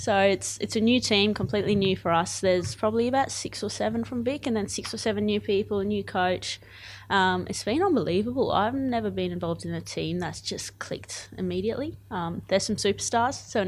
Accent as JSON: {"language": "English", "country": "Zimbabwe", "tie": "born there", "said": "So I was born in Zimbabwe. Okay. My parents were born in Zimbabwe, but on both sides, the grandparents are from India, so Gujarat. And we've maintained that Indian heritage throughout. So we're still fairly religious, still celebrate Indian events"}